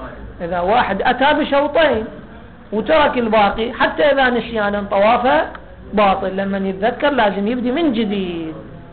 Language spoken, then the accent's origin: Arabic; Iraq; أنا أذكر أول سنة اللي إحنا من العراق رحنا للحج